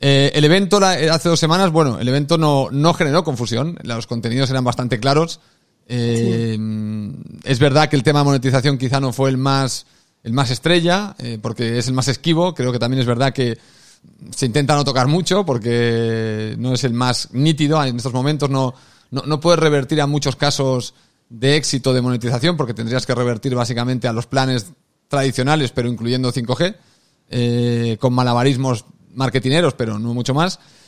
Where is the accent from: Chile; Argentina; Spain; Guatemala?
Spain; Aparte, siempre soy el único español en esta jugada, así que es gracioso. Pero bueno, Galicia me queda, vamos, en la otra punta.